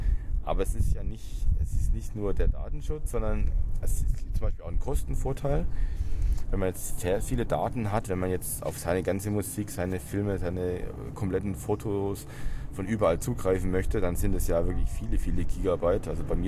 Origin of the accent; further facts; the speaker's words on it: Stuttgart, Baden-Württemberg, Germany; ich komme aus Stuttgart.